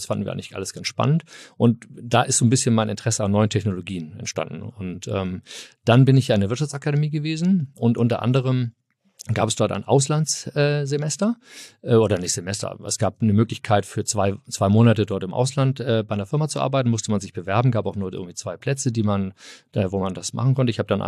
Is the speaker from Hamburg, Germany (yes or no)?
yes; Hamburg, Germany; Nein, ich komme aus Hamburg, ich bin Eppendorf, Eppendorf groß geworden.